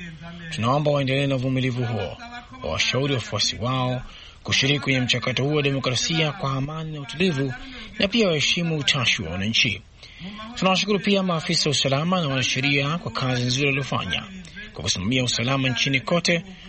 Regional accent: Burundi; Mimi natokea kaskazini na kusini. Mimi ni mtoto wa Burundi

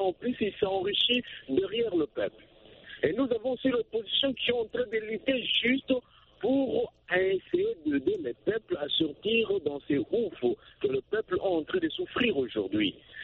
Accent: DR Congo; nous, chez nous, en RDC

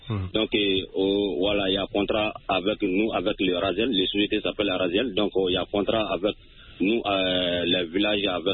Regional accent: Sonikéni, Mali; born or raised there

